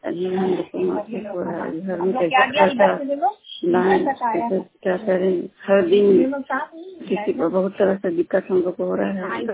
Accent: Amitag Parashi, India; अमीताग पराशी के रहने वाली हूँ।

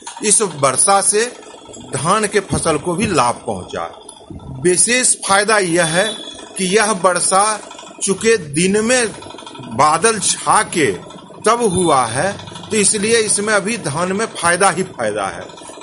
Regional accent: Bihar, India; मैं 81 टोला ग्राम का निवासी हूं, प्रखंड बरियारपुर जिला मुंगेर।

